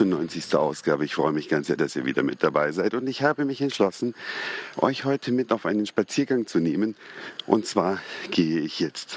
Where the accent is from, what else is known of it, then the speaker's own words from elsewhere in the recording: Glauchau, Saxony, Germany; die sich in meiner Heimatstadt Glauchau ergeben haben, seit ich vor 25 Jahren zuletzt diese Strecke gelaufen bin.